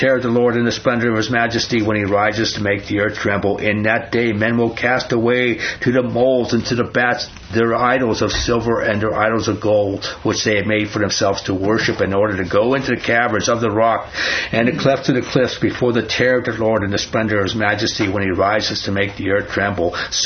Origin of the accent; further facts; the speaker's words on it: New York City, New York, United States; born there; I don't know anything about sheep, because I was born in New York City, and all I know is that they smell.